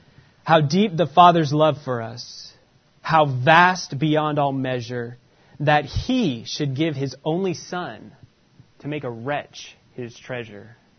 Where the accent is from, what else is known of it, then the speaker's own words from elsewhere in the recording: Utah, United States; when I was talking about where I grew up in Utah, and I got to know the Mormon culture very well.